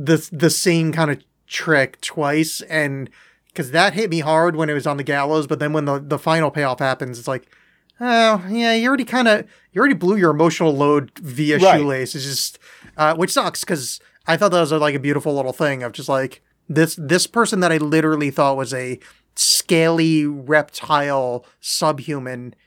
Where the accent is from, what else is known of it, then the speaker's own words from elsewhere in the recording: United Kingdom; Oh, sorry, I'm from Britain, snap his fingers.